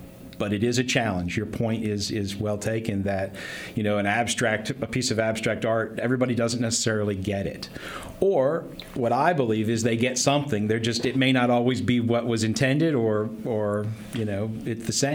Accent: Washington, District of Columbia, United States; You know, I grew up in Washington, D.C., and my parents took me to downtown every year, every month.

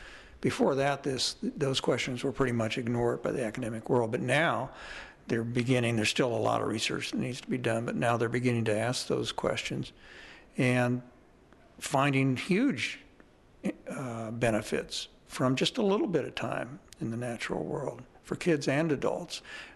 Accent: Kansas City, Missouri, United States; I grew up in Kansas City and my parents would come down to Bull Shoals and Table Rock

